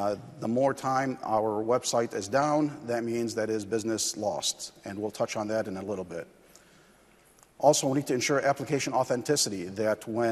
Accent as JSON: {"language": "English", "country": "United States", "said": "I come to you from the United States"}